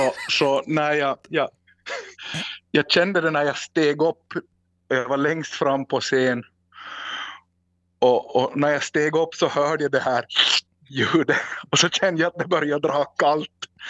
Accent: Närpes, Ostrobothnia, Finland; accent: Närpes dialect; Som i närpesdialekten så har vi, det, kan man ha använt en diftong så använder vi den.

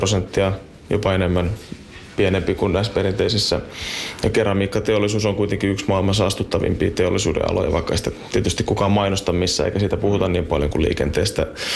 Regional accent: Uusimaa, Finland; Tietysti kun on täältä kotoisin

